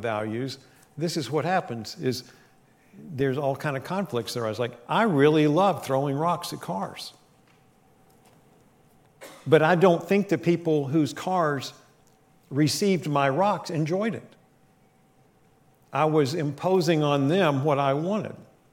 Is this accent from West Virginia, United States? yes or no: yes; West Virginia, United States; back when I was growing up in West Virginia, me and my buddies used to do that.